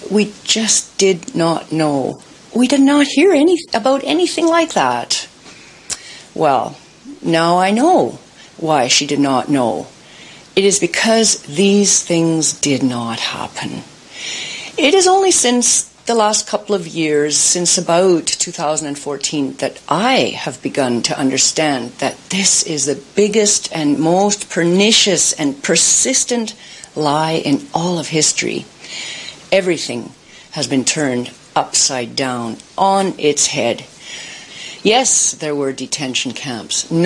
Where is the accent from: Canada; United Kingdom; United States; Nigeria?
Canada; born or raised there